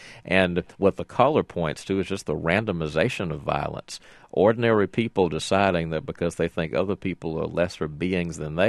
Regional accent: Montgomery, Alabama, United States; Growing up in the South, unfortunately, you're all too accustomed to stories about racial violence. I grew up in Montgomery, Alabama.

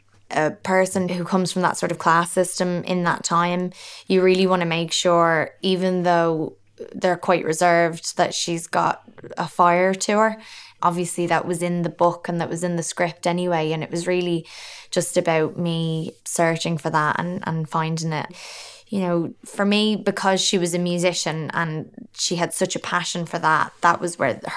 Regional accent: Ireland; accent: Irish; You know, like my Irish accent is very, very sort of forward and lyrical, and you'll find that most people in Ireland are like that.

